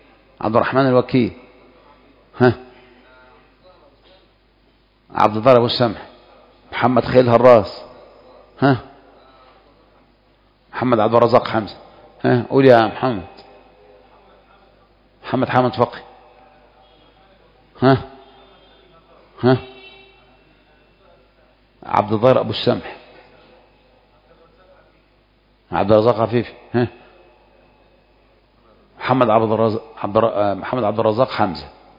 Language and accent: Arabic; Egypt; انه عندنا في مصر عندنا اللي من الشين